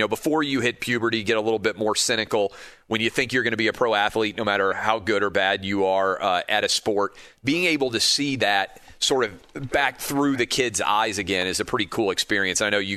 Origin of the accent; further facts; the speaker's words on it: Tennessee, United States; He is the governor of my home state, Bill Lee.